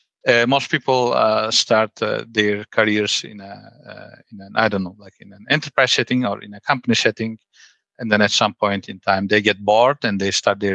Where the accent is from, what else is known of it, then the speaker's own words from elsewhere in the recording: Turkey; I was raised in Turkey.